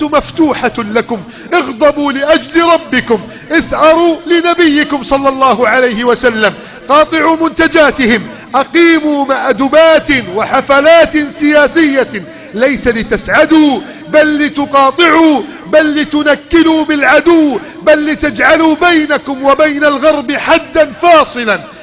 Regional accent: Egypt; اللهم احفظ بلدنا مصر

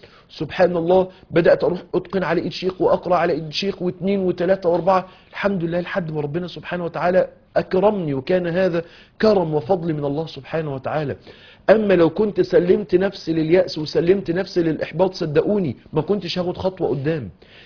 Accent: Mansoura, Dakahlia, Egypt; لما كنا دايما مع الشيخ زمان عندنا في المنصورة

